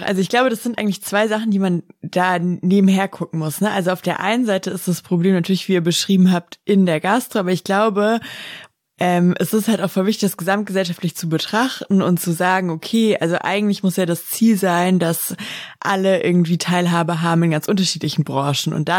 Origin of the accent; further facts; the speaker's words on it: Baden-Württemberg, Germany; ich bin in der Nähe von Stuttgart aufgewachsen